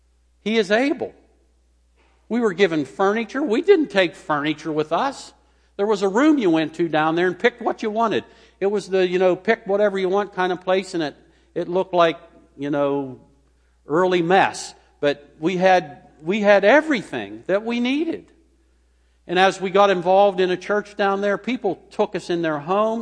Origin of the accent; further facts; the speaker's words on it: Slippery Rock, Pennsylvania, United States; growing up in Slippery Rock, Pennsylvania, to go to Pittsburgh for the day was a long trip.